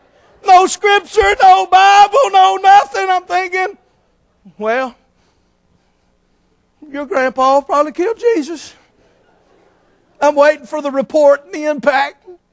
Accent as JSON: {"language": "English", "town": "Baton Rouge", "region": "Louisiana", "country": "United States", "said": "I'm my mama's son. And I'm from Baton Rouge. And we don't do this to people."}